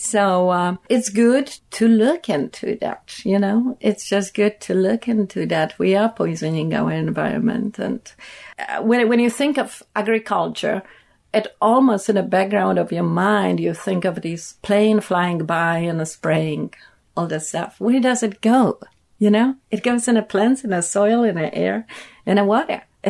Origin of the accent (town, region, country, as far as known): Poland